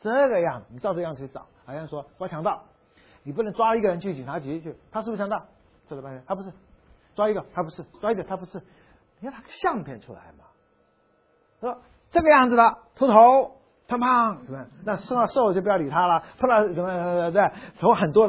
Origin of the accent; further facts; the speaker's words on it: China; 被我们中国人找到了。